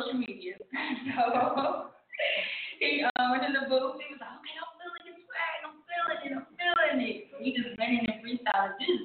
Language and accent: English; Philadelphia, Pennsylvania, United States; And I felt like his personality and my personality, I'm from Philly.